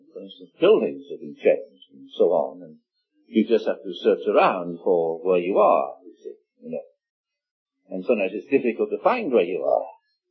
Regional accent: Wales, United Kingdom; And I'm from Wales, the land of song, and they didn't give me an addition.

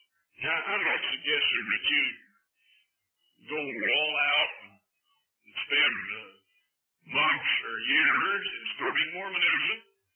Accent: Oklahoma, United States; I grew up on a farm. And my father, I grew up in Western Oklahoma.

